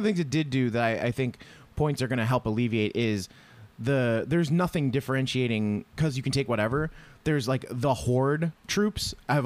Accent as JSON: {"language": "English", "region": "Wales", "country": "United Kingdom", "said": "I'm from Wales"}